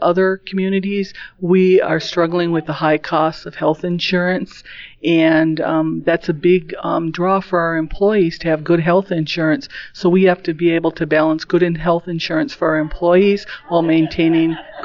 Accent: Wisconsin, United States; I'm from Florence County.

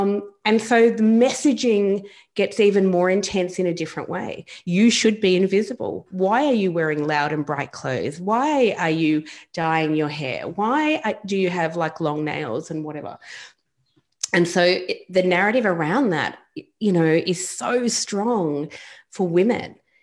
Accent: Australia; as I grew up in Australia, you grew up in America.

